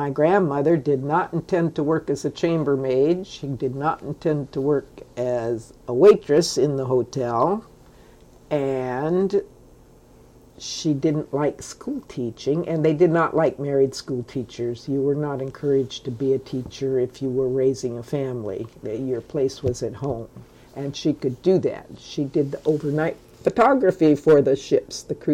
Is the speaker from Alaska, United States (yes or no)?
yes; Skagway, Alaska, United States; also born or lived in Seattle, Washington; Actually, I was born in Seattle, Washington, because the Army owned the town, and they were not having a pregnant woman in Skagway, and she had to leave. I moved to Skagway in April of 1945 when I was about 4 months old.